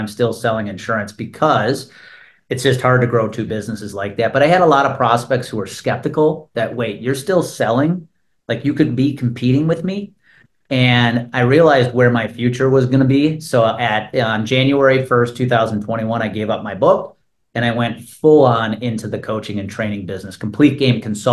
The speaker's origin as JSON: {"language": "English", "region": "Wisconsin", "country": "United States", "tie": "born or raised there", "said": "I grew up 30 miles outside of Milwaukee. So it was my hometown team."}